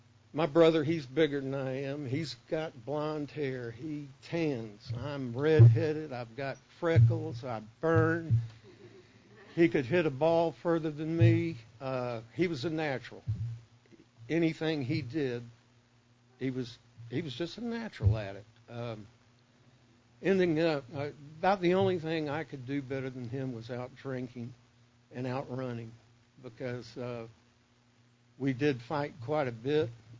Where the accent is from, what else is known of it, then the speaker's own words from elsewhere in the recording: Key West, Florida, United States; born there; also born or lived in Sanford, United States / Naples, Italy; as I say, I was born in Key West. He got transferred to Sanford, Florida. They had a air base there at the time. We stayed there briefly and then went to Naples, Italy for a couple of years.